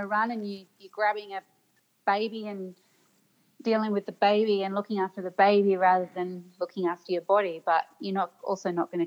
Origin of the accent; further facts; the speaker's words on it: Sydney, New South Wales, Australia; Yeah, so I grew up in Sydney, and I grew up swimming and running.